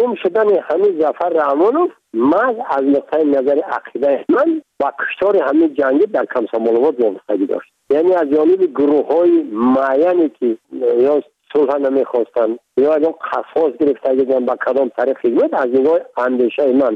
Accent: Tajikistan; من تاجیک هستم، تو هم تاجیک هستی، زبان منم تاجیک هست

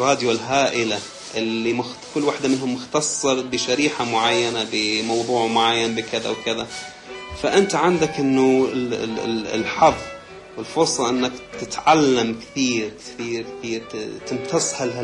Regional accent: Iraq; أنا عراقي

